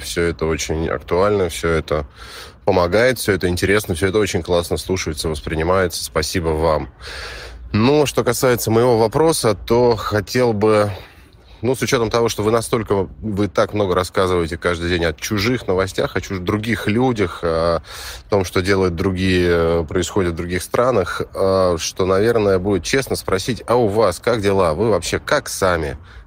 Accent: Moscow, Russia; я из Москвы.

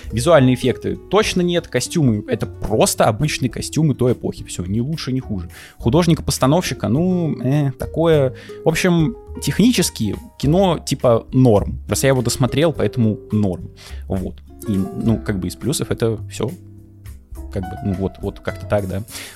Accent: Russia; я из России

